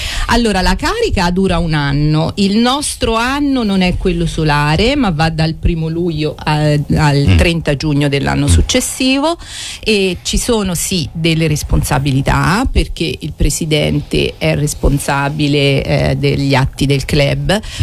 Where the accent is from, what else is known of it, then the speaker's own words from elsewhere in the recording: Nocera Umbra, Umbria, Italy; now in Gualdo Tadino, Italy; vivo a Gualdo Tadino da 22 anni, sono originaria di Nocera e abito a Murano.